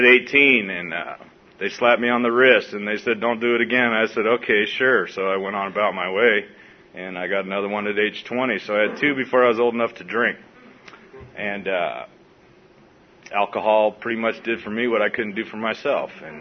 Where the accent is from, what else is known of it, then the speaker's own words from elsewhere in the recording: San Diego, California, United States; also born or lived in Hawaii; I was born in Hawaii, but I pretty much lived in East San Diego, went to Horace Mann Junior High.